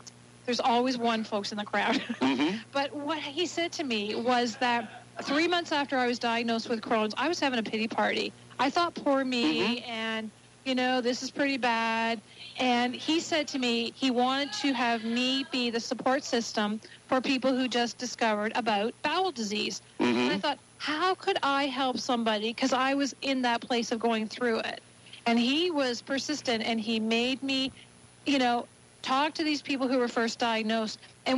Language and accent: English; Canada; now in United States; And I know as a Canadian, we have the coverage for health care.